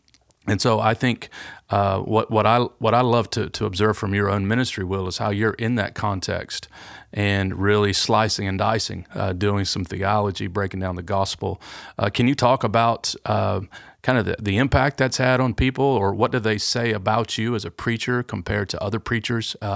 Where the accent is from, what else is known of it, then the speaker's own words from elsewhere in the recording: Kentucky, United States; also born or lived in Detroit; I was born in Detroit, but grew up in Eastern Kentucky.